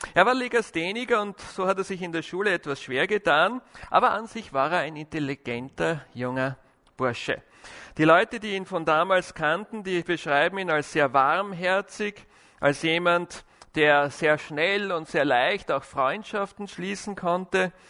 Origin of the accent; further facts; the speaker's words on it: Vienna, Austria; ich komme aus Wien. Meine Eltern waren Adventisten, wie ich geboren wurde. Bin also adventistisch aufgewachsen, habe in Wien die Schule besucht